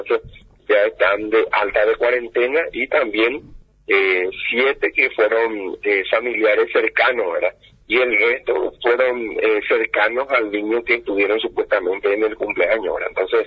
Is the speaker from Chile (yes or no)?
no; Paraguay; entre nosotros, los paraguayos, como paraguayos y como humanos